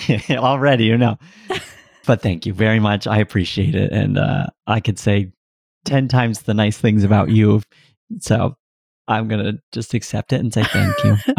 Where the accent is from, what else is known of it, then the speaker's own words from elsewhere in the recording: Milwaukee, Wisconsin, United States; I grew up in Milwaukee, single mom, three kids.